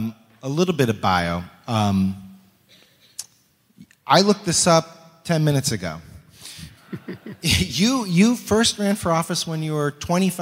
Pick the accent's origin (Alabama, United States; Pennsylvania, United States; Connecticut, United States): Connecticut, United States; It's an honor to be with my home state senator, Chris Murphy. I'm a native of Connecticut. Haven't lived there in a bit